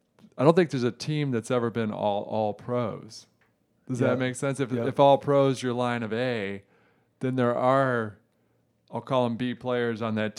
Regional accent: Detroit, Michigan, United States; I remember this is funny because I grew up in Detroit.

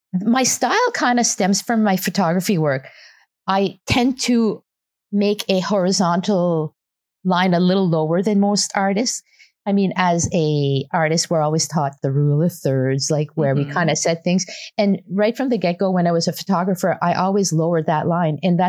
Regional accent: Halifax, Nova Scotia, Canada; I'm from Halifax, Nova Scotia, and we have smokestacks just across the harbor in Dartmouth.

